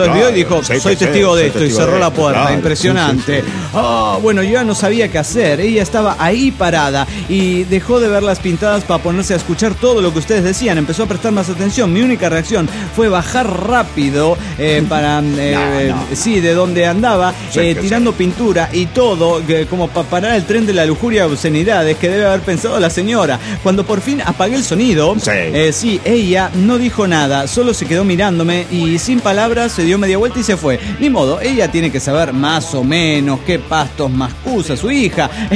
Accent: Toluca, State of Mexico, Mexico; now in Mexico City, Mexico; Recién me vine a vivir para estudiar al DF mexicano porque vengo de Toluca

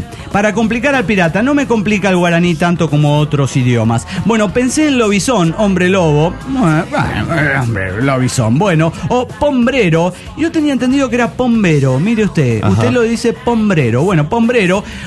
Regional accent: Capulhuac, State of Mexico, Mexico; de Calpulhuac, México

